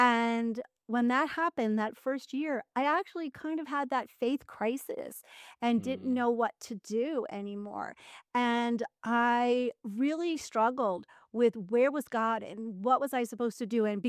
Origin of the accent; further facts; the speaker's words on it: Pennsylvania, United States; I'm originally from Pennsylvania near Philadelphia. And our camp was in Maryland.